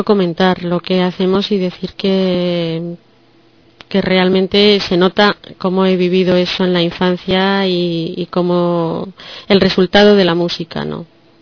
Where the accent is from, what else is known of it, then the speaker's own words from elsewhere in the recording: Malabo, Bioko Norte, Equatorial Guinea; born there; Y él nació en Bata y yo nací en Malabo.